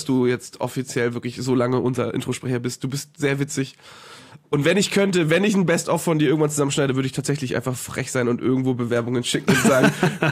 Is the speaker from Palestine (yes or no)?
no; Poland; Ich als Pole.